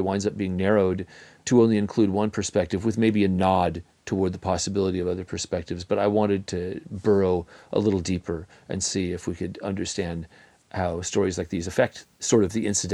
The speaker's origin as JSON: {"language": "English", "region": "West Coast", "country": "United States", "tie": "born or raised there", "said": "And I moved to the South from the West Coast, where a lot of places are only, you know, 100 years old or less, where I grew up."}